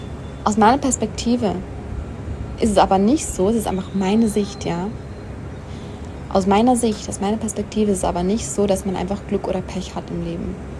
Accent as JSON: {"language": "German", "country": "Switzerland", "said": "So viel, wie mein Heimatland einfach hat, die Schweiz."}